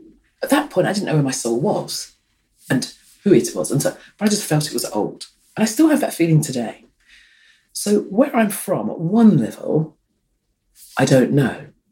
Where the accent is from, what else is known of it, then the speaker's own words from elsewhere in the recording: London, United Kingdom; when I was growing up in London, people would go, where are you from? And I'd go, well, I was born in Hackney and, you know, I live in London.